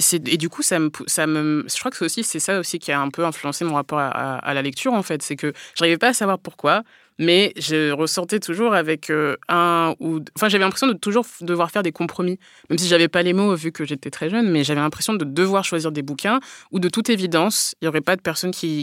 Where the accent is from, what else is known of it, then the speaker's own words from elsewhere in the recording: Orléans, Centre-Val de Loire, France; born there; Bah, je suis née à Orléans